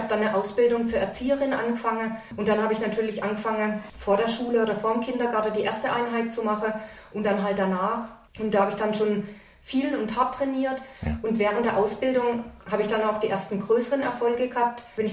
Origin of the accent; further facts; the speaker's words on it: Assamstadt, Baden-Württemberg, Germany; Also ich komme aus Assamstadt. Assamstadt, das ist das Ass im Ärmel Frankens in Baden-Württemberg.